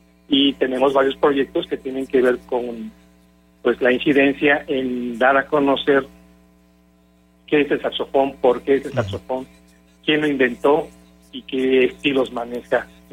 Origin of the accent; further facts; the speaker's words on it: Xalapa, Veracruz, Mexico; also born or lived in Guanajuato; Vengo de una familia de tradición musical, y yo nací en Guanajuato, en la capital, pero de muy chico me llevaron a vivir a Xalapa, Veracruz.